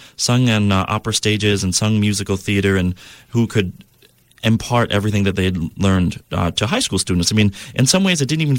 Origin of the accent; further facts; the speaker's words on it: New York City, New York, United States; I grew up in New York City, and a lot of people don't really think of it as a tight community or as a nurturing community. But for me, growing up in Queens and having a family that's from New York